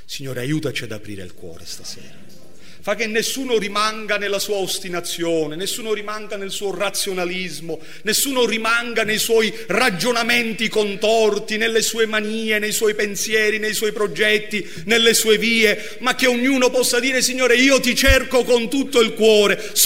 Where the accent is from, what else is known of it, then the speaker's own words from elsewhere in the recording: Sicily, Italy; io sono pentecostale, sono anche siciliano